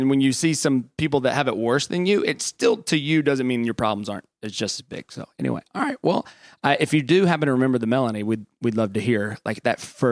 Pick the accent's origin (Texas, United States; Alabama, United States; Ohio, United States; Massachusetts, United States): Alabama, United States; Because honestly, I grew up in South Alabama, but I had never heard of Belmont.